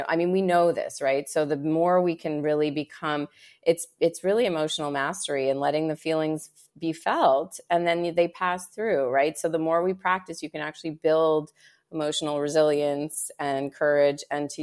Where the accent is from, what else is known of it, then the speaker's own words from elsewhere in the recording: Montreal, Quebec, Canada; now in Los Angeles, United States; I moved to LA with a tourist visa from Montreal. I'm Canadian. A few things, I mean, it hasn't come up, but when I say out and about, or I drop the occasional A, which is very Canadian.